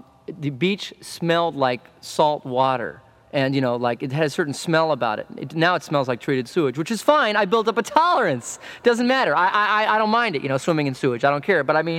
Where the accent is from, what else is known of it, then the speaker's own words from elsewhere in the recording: Studio City, California, United States; also born or lived in Santa Monica; Born in Santa Monica, 1947. I grew up in Studio City, which is in the Valley. Sorry, I'm a Valley. I'm really a Valley.